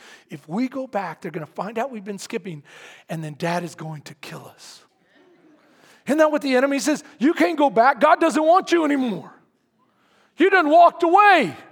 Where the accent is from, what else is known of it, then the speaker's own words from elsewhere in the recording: San Antonio, Texas, United States; I was living in San Antonio, Texas. That's where I was born. I was born in Santa Rosa Hospital, San Antonio, Texas.